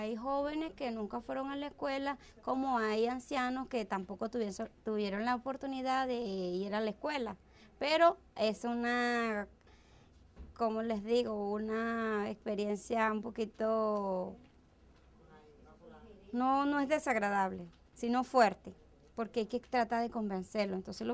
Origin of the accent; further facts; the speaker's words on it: Yaracuy, Venezuela; vengo de Venezuela, estaba en Yaracuy.